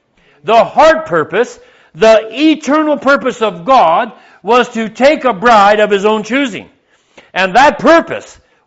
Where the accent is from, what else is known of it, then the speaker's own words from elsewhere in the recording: California, United States; now in Florida, United States; I came from California to the farm in Florida, and the difference was drastic.